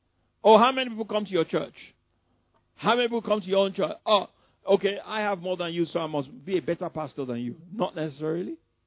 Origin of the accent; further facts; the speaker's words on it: England, United Kingdom; I just told him I came from England.